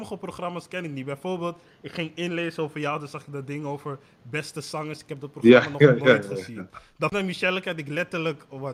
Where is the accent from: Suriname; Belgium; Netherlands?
Netherlands; Amsterdam, North Holland; Door, zeg maar, in Belmen opgegroeid te zijn